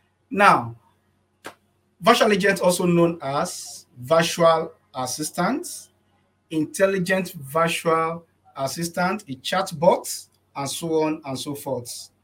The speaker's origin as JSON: {"language": "English", "region": "Lagos", "country": "Nigeria", "said": "So once again … from Lagos, Nigeria."}